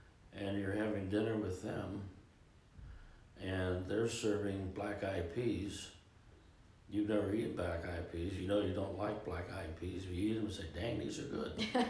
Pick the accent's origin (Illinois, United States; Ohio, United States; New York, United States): Ohio, United States; You know, I grew up in Central Ohio. I've been out of Ohio twice before I came into the Army.